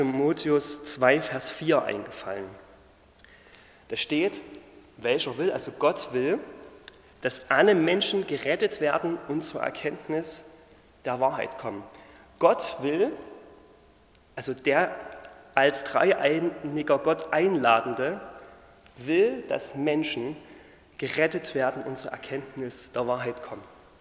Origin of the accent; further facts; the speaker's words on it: Crimmitschau, Saxony, Germany; ich komme aus Grimmitschau